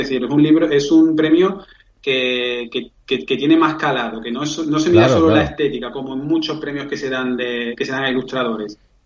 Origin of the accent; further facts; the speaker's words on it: Seville, Andalusia, Spain; Vale, pues mira, yo soy de Sevilla